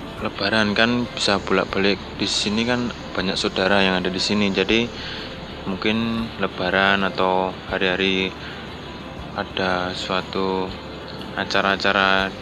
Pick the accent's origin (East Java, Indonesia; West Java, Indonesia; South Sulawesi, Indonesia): East Java, Indonesia; Surabaya; Iya, saya berasal dari Surabaya.